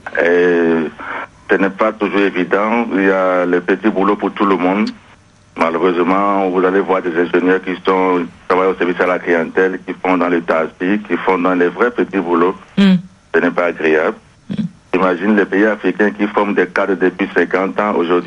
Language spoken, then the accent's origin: French; Benin; now in Canada; Je viens du Bénin, en Afrique.